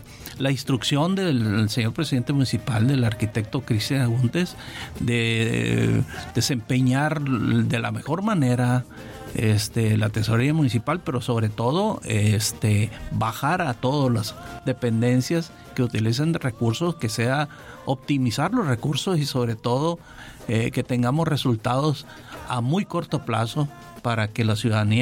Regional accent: Baja California Sur, Mexico; Y bueno, Baja California Sur, mi tierra, pues quiero lo mejor para él.

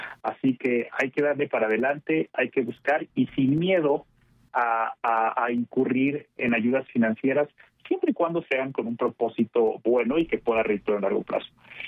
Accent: Mexico; moved away as an adult; yo crecí y nací en México, pero en algún momento me quise ir a estudiar una maestría al extranjero

